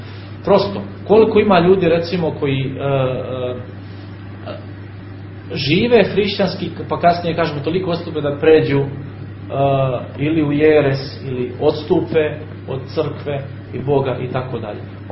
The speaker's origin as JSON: {"language": "Serbian", "country": "Montenegro", "said": "Postao je kod nas u Crnoj Gori pleme Ljubovića."}